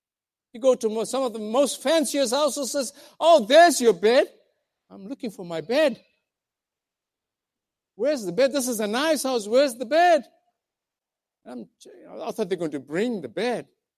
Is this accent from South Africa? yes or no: yes; South Africa; Now, most of you know, I grew up in South Africa